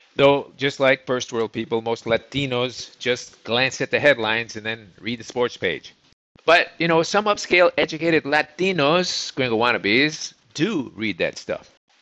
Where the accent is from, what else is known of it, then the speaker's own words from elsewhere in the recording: Canada; I'd know, I'm Canadian.